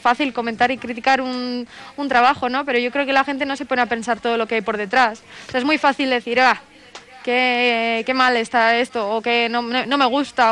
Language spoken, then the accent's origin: Spanish; Vitoria-Gasteiz, Basque Country, Spain; al final soy de Gasteiz, hablo euskera y hay que impulsarlo.